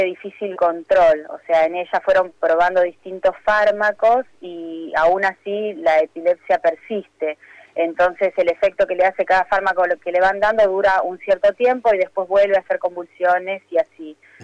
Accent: Villa Gesell, Buenos Aires Province, Argentina; nosotros somos de Villa Gesell.

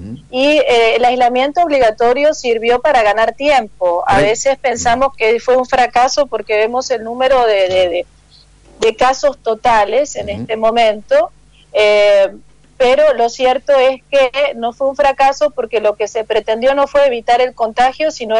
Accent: Argentina; now in Montería, Colombia; Soy argentina, pero tengo ya más de 20 años viviendo en Colombia.

